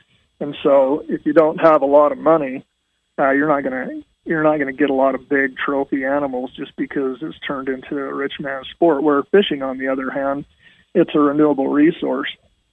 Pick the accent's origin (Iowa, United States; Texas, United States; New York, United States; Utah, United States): Utah, United States; You know, when we grew up in Utah, I think there was like 750,000 people is all that lived there.